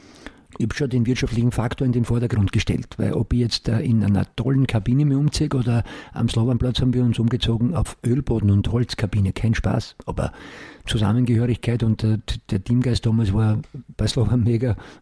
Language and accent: German; Stegersbach, Burgenland, Austria; Stegersbach im Burgenland, mittlerweile sehr bekannt durch die Therme und den größten Golfplatz Europas. Dort meine Kindheit verbracht